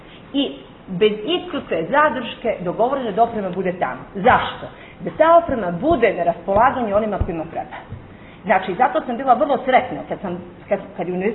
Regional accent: Montenegro; kod nas u Crnoj Gori ništa ne valja

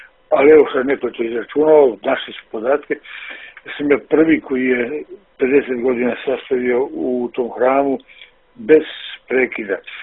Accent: Bosnia & Herzegovina; also born or lived in Herceg Novi, Montenegro; Sam se odrastao u Bosni, samo sam rođen u Hercegnovom, jer otac je tog momenta bio sveštenik u Bijeloj. Dakle, iz Bosne sam otišao

